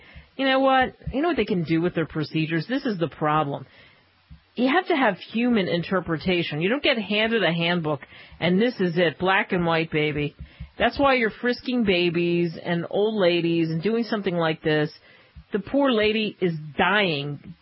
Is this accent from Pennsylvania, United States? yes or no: yes; Philadelphia, Pennsylvania, United States; I mentioned that story where I was a reporter in Nebraska, and because I grew up in Philadelphia